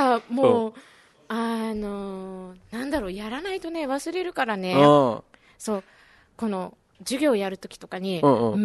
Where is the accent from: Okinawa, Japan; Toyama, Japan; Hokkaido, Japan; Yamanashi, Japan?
Okinawa, Japan; Urasoe; あ、一応、浦添市なんですけど、はい。